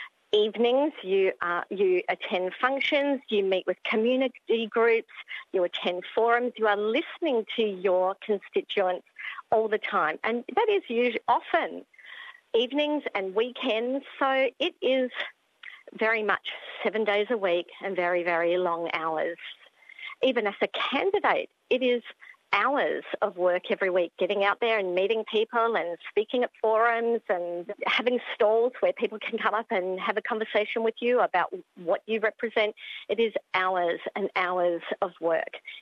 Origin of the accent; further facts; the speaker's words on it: Adelaide, South Australia, Australia; born there; I was born in Adelaide, yes.